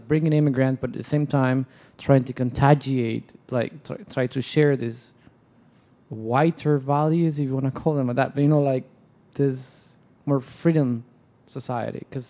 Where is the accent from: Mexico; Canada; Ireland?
Mexico; now in United States; I've just been here in the U.S. for, like, maybe 11 months so far. I grew up in Mexico.